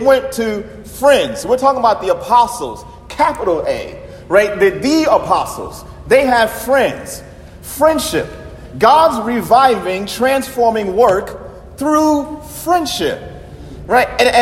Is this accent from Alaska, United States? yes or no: no; Bronx, New York, United States; moved away as an adult; also born or lived in Texas; So I grew up in the Bronx, and then I moved to Texas. Wow, culture shock.